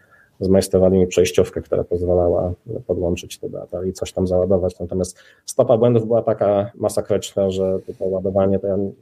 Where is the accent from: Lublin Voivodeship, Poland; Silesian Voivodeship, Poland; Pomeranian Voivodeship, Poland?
Lublin Voivodeship, Poland; Lublin; bo urodziłem się w Lublinie, mieszkałem przez 20 lat w Lublinie.